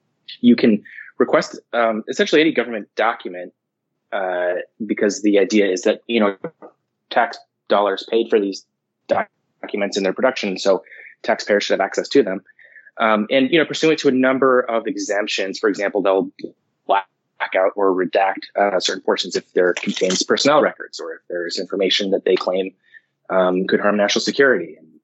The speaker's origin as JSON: {"language": "English", "town": "Livermore", "region": "California", "country": "United States", "tie": "born or raised there", "said": "Yeah, I grew up in Livermore."}